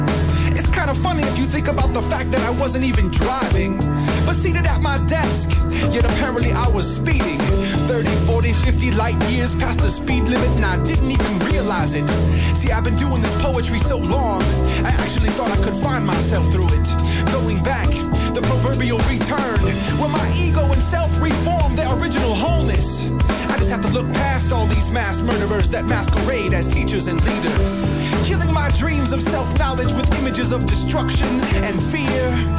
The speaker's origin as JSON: {"language": "English", "town": "Chula Vista", "region": "California", "country": "United States", "said": "I'm from California, Chula Vista, near the Mexican border."}